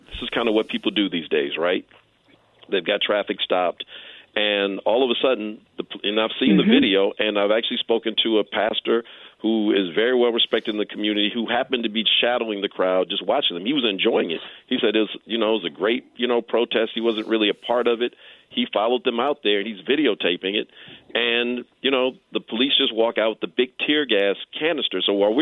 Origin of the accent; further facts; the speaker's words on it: Oakland, California, United States; and where I grew up in East Oakland